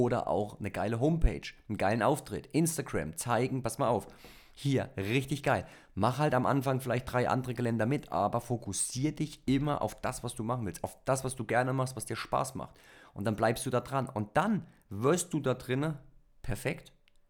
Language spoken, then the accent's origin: German; East Germany, Germany; Und dann muss man halt als Ossi sich einen Arsch aufreißen